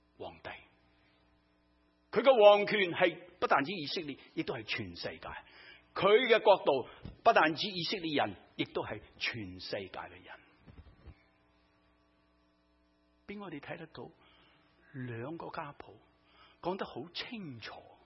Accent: China; 给了提示你了，我们中国人是不是有姓有名的？

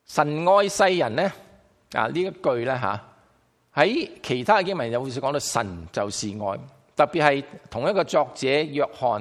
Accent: China; 我们中国人以前呢就比较没有好过多讲爱的字

